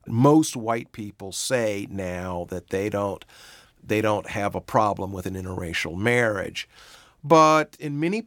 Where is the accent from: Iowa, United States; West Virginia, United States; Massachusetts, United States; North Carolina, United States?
Massachusetts, United States; Let's go back to my home state, Massachusetts.